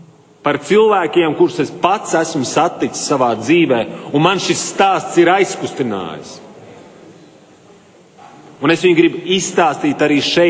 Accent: Kuldīga, Kurzeme, Latvia; Es savu bērnību pavadīju Kuldīgas pusē Birzgaļu mājās

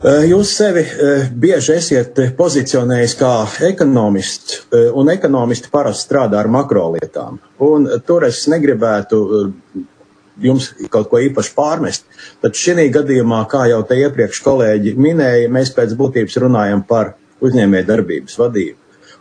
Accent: Ventspils, Ventspils Municipality, Latvia; Jūs ziniet, ka es esmu Ventspilnieks

